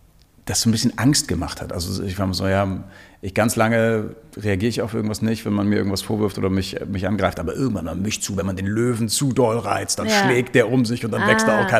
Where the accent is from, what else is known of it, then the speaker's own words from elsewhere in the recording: Hamburg, Germany; in Hamburg-Pöseldorf groß geworden